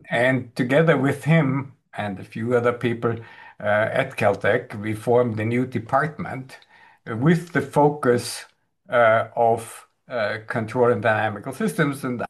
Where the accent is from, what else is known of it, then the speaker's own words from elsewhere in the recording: Graz, Styria, Austria; moved away as an adult; also born or lived in United States; I am originally from Graz, from Austria, at least from Europe.